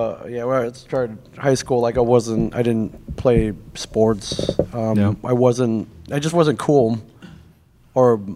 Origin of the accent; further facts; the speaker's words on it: South Bend, Indiana, United States; I grew up in South Bend, Indiana.